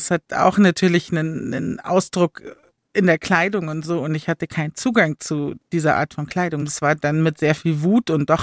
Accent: Bavaria, Germany; weil ich bin am Chiemsee aufgewachsen, wo Menschen typischerweise ein eigenes Haus haben, meistens auch ein Boot, einfach sehr wohlhabend sind.

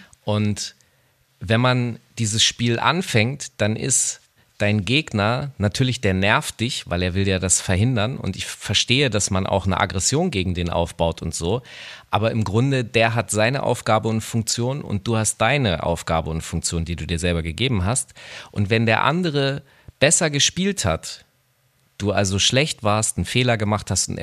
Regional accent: Hanover, Lower Saxony, Germany; Die kommen in Teilen auch, glaube ich, sogar aus meiner Heimatstadt, wenn ich mich richtig erinnere.

